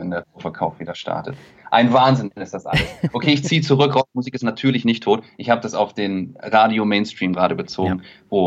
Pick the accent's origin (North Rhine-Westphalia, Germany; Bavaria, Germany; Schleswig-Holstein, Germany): Schleswig-Holstein, Germany; Kiel; Und Kiel ist halt einfach meine Heimat. Ich bin da groß geworden, habe mir dann irgendwann auch mal die Frage gestellt, ob es in eine große Stadt geht, Hamburg, Berlin, München, und habe mich dagegen entschieden und es nie bereut.